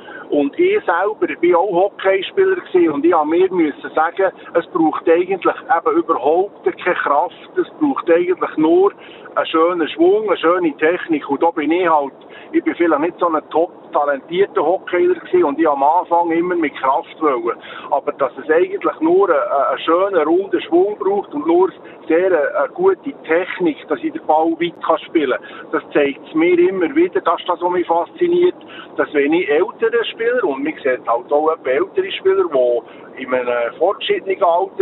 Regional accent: Bern, Switzerland; Ich habe ihm eigentlich immer, wie wir bei uns im Emmental sagen, ein bisschen gestürmt und gesagt, komm mal.

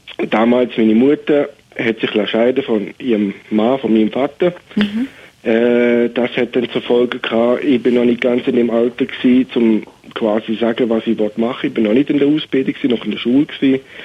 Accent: Berlin, Germany; now in Switzerland; Und ich bin 1986 in die Schweiz gekommen, bin ursprünglich aus Berlin.

